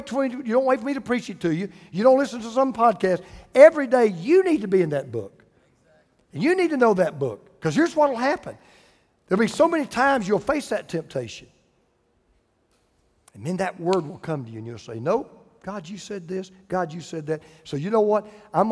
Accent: the South, United States; I'm from the South, no fried foods, no sweets.

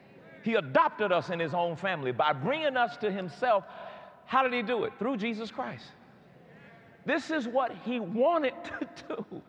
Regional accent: College Park, United States; Like I tell people sometimes, I'm from College Park.

